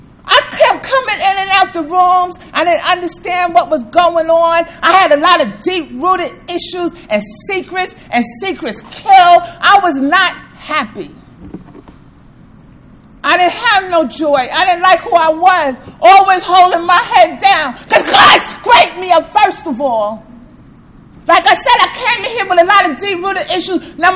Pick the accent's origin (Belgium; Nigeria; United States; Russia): United States; New York; I'm from Bed-Stuy, do or die.